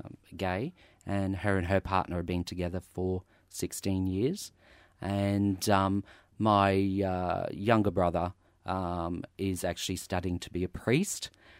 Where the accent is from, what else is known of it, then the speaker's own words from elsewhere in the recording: Townsville, Queensland, Australia; now in Brisbane, Australia; So my parents, I moved to Brisbane from Townsville.